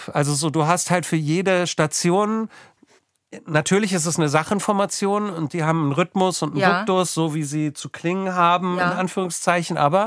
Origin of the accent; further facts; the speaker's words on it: Berlin, Germany; als gebürtige Berlinerin